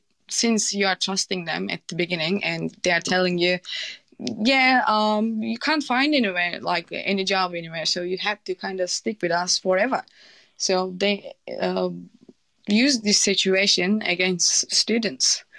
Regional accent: Turkey; English is a second language; But I'm from Turkey. Turkey is not doing well at the moment.

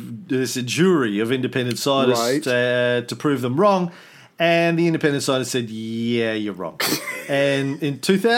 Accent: Ireland; But really, look, and I'm Irish. So I can say

